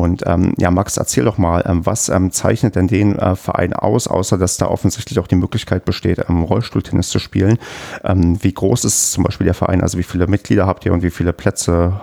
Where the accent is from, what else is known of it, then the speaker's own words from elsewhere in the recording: Brandenburg, Germany; accent: Berlin dialect; da ich ja aus der weiteren Gegend komme. Ich bin ja in Brandenburg geboren und aufgewachsen und habe früher auch sehr stark Berlinert